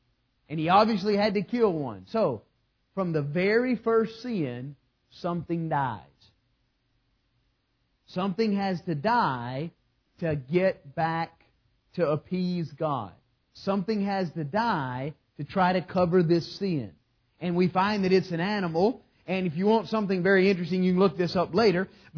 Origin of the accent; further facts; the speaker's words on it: the South, United States; I'm from the South. Y'all don't hear half of my expressions.